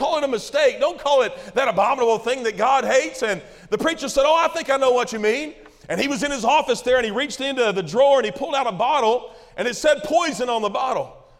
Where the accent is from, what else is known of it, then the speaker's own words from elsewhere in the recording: Kentucky, United States; When I was a kid growing up in Kentucky, we lived kind of out in the woods.